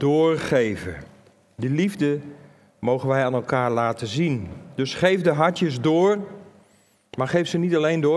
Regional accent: Netherlands; Wij zijn als Nederlanders niet zo van het moeten

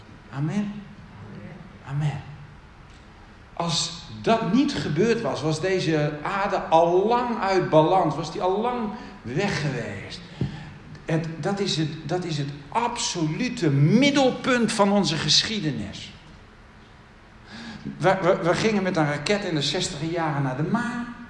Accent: Gelderland, Netherlands; Ik kom van de Veluwe, daar zijn we wat behouden van nature.

